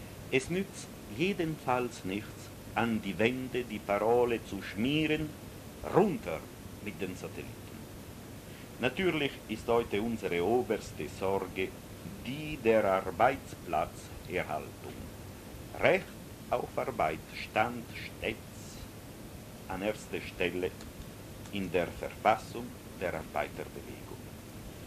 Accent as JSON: {"language": "German", "region": "Ticino", "country": "Switzerland", "said": "als Tessiner zur Basler Mitteidgenossen, erlaube ich mir heute auch"}